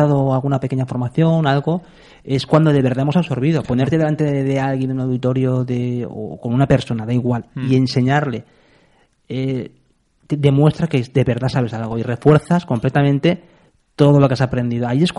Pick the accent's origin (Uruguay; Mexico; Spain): Spain; A ver, aquí somos españoles y hablamos en español y nos cuestan los segundos idiomas, nos cuestan.